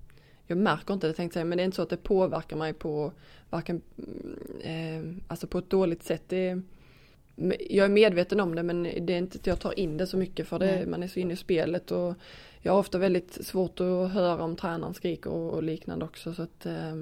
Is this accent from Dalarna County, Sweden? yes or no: no; Verum, Skåne, Sweden; visste inte riktigt var jag skulle ta vägen där hemma i Verum.